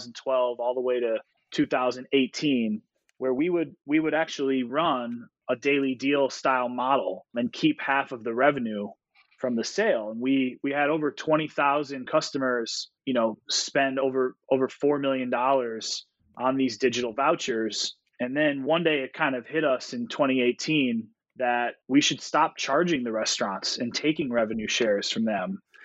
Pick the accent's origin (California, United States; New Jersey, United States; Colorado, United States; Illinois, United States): Illinois, United States; Chicago; moved away as an adult; now in Burlington, United States; Yeah, so I grew up in Chicago